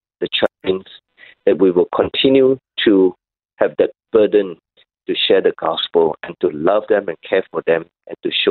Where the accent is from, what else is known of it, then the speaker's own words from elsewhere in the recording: Malaysia; now in Sydney, Australia; I come from Malaysia. Malaysia is a multi-religious, multicultural, multilingual country.